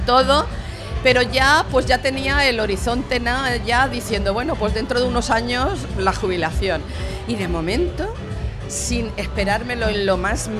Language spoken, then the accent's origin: Spanish; Elche, Valencian Community, Spain; O sea, además soy ilicitana de pura cepa, del Raval. De 8 apellidos ilicitanos.